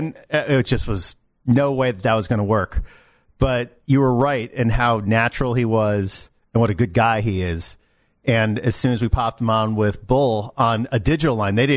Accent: New York, United States; So everyone knows I'm from New York.

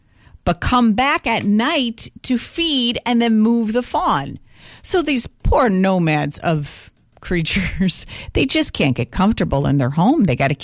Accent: United States; I was born and raised in America, and I don't understand that definition.

